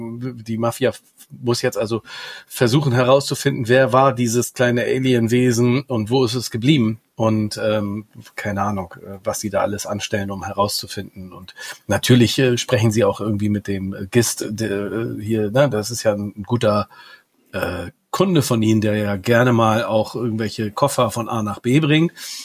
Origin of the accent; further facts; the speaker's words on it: Hamburg, Germany; Ich als Hamburger